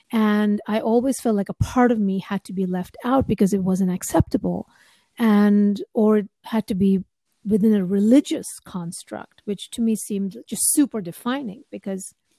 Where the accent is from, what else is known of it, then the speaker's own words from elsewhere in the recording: India; growing up in India also, there's a sense, and everybody understands and knows that everything has consciousness. And everything is sacred.